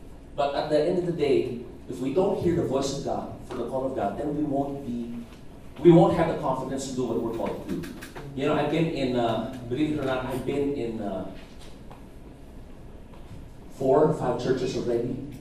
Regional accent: Makati, Metro Manila, Philippines; I grew up in Makati. Never heard that.

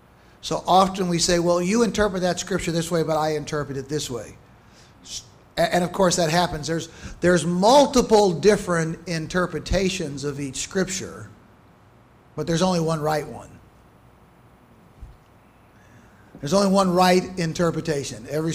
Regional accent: United States; I think freed me from a lot of prejudices that I had as an American

